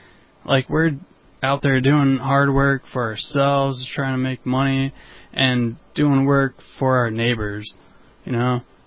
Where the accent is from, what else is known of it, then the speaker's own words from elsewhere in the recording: New Mexico, United States; Because I'm from New Mexico, and we don't rake leaves over there.